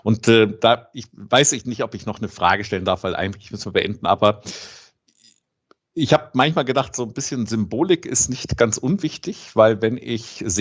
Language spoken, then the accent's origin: German; Rome, Lazio, Italy; Ich bin in Rom aufgewachsen